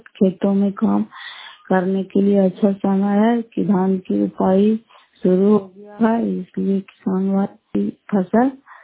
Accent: Nalanda, Bihar, India; घर फतेहपुर पंचायत मकरौता, जिला नालंदा, करातासुरा ब्लॉक की निवासी हूँ।

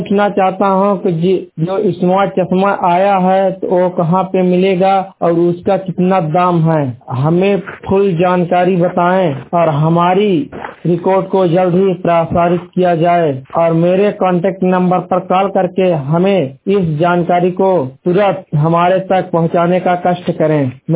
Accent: Madhya Pradesh, India; MP Madhya Pradesh का मैं रहने वाला हूँ। सीधी जिले का निवासी हूँ।

